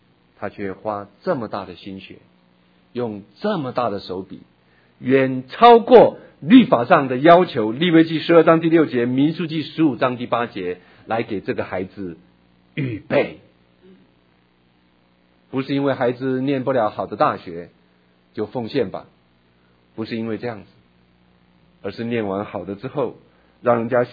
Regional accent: China; 不像我们中国人，有很多人做和尚

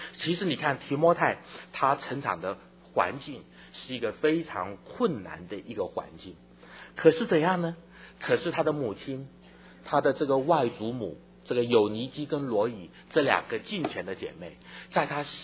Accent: China; 我想哈，我们中国人做父亲呢，通常对于孩子都不太show affection

